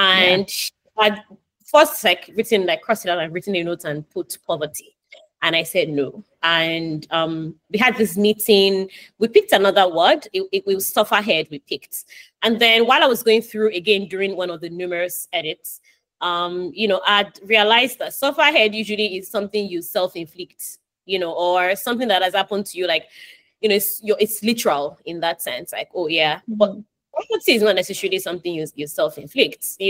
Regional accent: Nigeria; first language Yoruba; English is a second language; I was raised on the Yoruba language, actually. My parents did not raise us with English. We learned all that English in school. And so, and my parents come from two different places in Yoruba land, and they are also like accents that sound differently

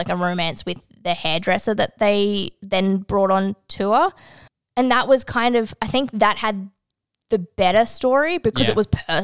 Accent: Australia; And she's like, and I'm, we're Australian.

